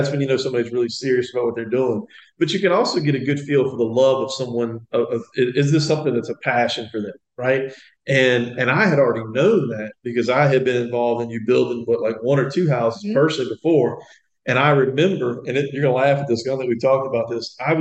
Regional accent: Ponchatoula, Louisiana, United States; Yeah, so born and raised in Ponchatoula. You know, great grandparents moved here in the 20s, and they were basically strawberry farmers, and then that morphed into working at the plants down in the river parishes.

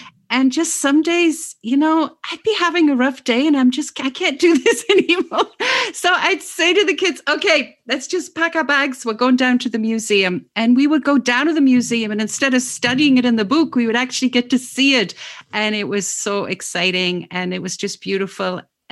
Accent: England, United Kingdom; So the thing is, I'm actually from England.

